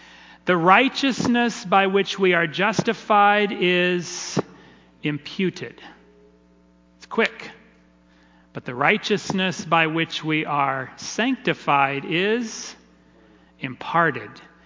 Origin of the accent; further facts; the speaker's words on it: Tennessee, United States; moved away as an adult; I come from Tennessee. I moved, after graduating from nursing school, I moved to Orlando, Florida, found the cheapest apartment, Ghettoville.